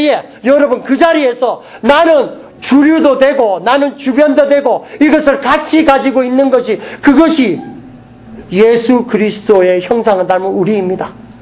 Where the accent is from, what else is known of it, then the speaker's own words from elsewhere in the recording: United States; 저도 미국 사람이니까